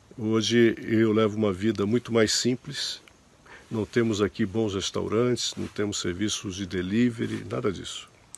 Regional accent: São Paulo, Brazil; Eu vou falar de São Paulo, que é uma cidade onde nasci e morei

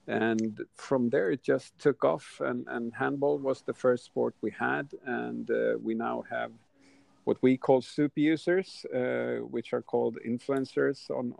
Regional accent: Sweden; English is a second language; I'm from Sweden and a former athlete in various sports.

